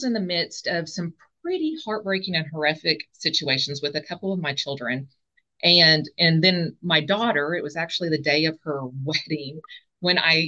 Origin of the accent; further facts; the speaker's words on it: Arkansas, United States; Like you already mentioned, I'm from Arkansas, live in Hot Springs, Arkansas.